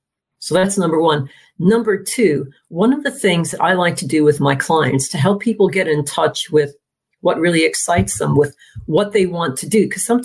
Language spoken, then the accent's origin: English; United States; now in London, United Kingdom; I'm an American, but I've been living in London for 25 years now.